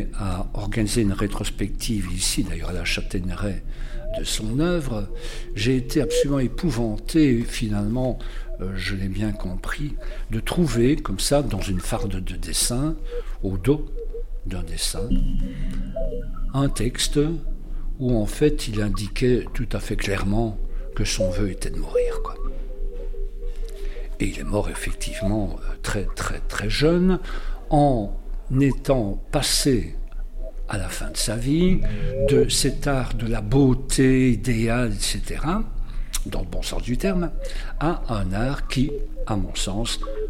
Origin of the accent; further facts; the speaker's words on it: Liège, Wallonia, Belgium; Je suis liégeois, très liégeois